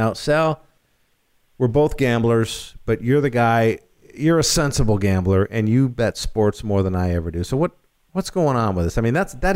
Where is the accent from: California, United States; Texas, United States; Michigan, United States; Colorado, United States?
Michigan, United States; Northville; Northville Downs is in my hometown of Northville. When I was a kid, we would go in and we would bet the ponies.